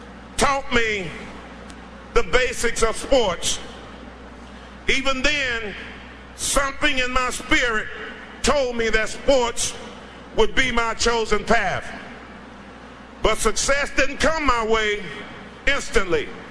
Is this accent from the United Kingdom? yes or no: no; Griffin, Georgia, United States; You see, I grew up in Griffin, Georgia. My mother and my grandmother raised me, my brothers and my sister.